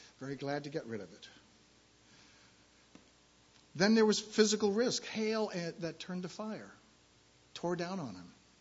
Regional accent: Florida, United States; And growing up in Florida, we had tree frogs. We had croakers. We had toads.

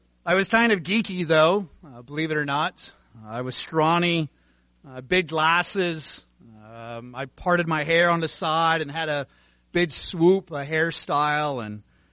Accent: Cincinnati, Ohio, United States; I grew up in Cincinnati, Ohio, and we had a lot of ministers.

